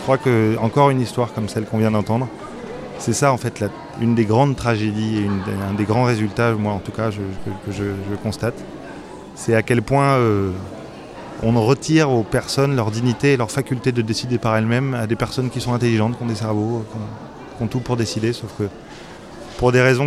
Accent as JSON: {"language": "French", "country": "France", "moved": "yes", "lives_now": "Belgium", "said": "je suis français, moi j'habite depuis 15 ans en Belgique."}